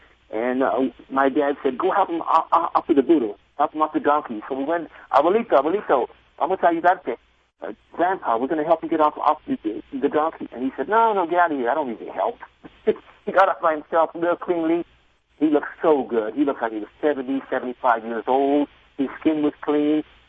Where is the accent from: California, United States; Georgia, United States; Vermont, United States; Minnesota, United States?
California, United States; Los Angeles; born there; I'm Mexican American. I was born here in Los Angeles, and I've been to Mexico